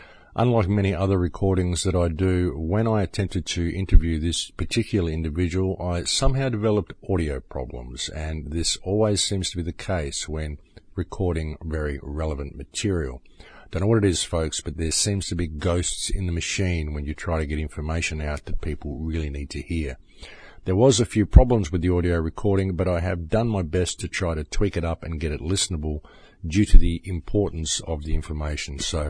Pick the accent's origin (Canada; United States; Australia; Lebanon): Australia; most especially in my home country of Australia.